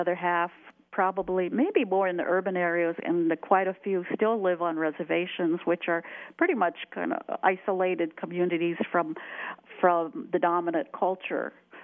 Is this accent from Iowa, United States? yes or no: yes; Iowa, United States; I grew up being called an Indian, and I never did really think of it as offensive because, you know, my family, my mother and father, who were great influences in my life about being Meskwaki and being Native American.